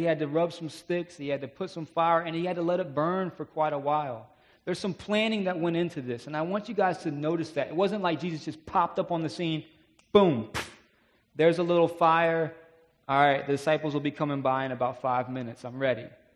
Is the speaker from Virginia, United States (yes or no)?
yes; Virginia Beach, Virginia, United States; I'm from Virginia Beach. I miss the beach, especially when the weather starts to get nice like it is now.